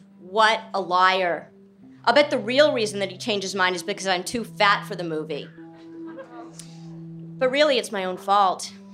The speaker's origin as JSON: {"language": "English", "town": "Beverly Hills", "region": "California", "country": "United States", "tie": "born or raised there", "said": "I grew up in Beverly Hills, where everybody was very obsessed with their bodies and how thin they were."}